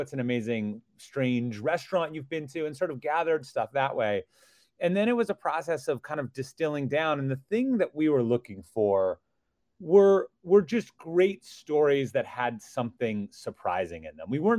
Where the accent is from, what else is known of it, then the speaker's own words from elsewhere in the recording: Minnesota, United States; And I grew up in Minnesota